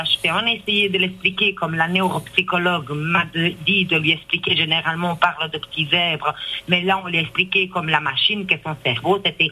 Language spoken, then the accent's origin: French; Liège, Wallonia, Belgium; On est de Liège, donc voilà.